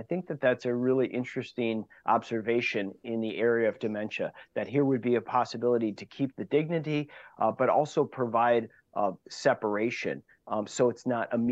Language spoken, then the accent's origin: English; Wauwatosa, Wisconsin, United States; I grew up in Wauwatosa, so I remember this case quite well.